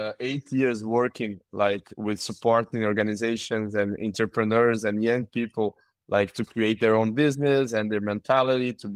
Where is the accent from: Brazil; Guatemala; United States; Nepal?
Brazil; Porto Alegre, Rio Grande do Sul; English is a second language; I'm from Porto Alegre, south of Brazil. I'm living today in Porto Alegre.